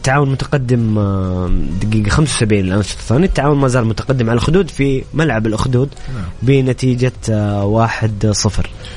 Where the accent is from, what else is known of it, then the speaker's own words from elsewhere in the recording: Jeddah, Makkah Province, Saudi Arabia; احنا عندنا في جده هنا اللاعب الصغير اللي نقول عليه